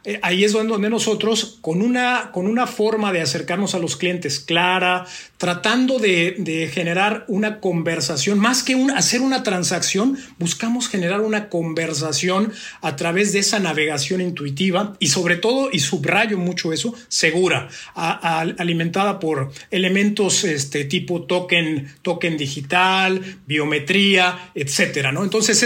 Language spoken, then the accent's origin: Spanish; Mexico; Yo vengo de México